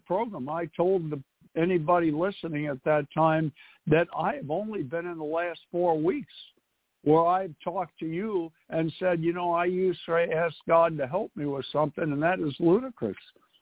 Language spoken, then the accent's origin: English; New York City, New York, United States; I was raised in New York City, and you know, in New York City, in the housing projects, you don't have many.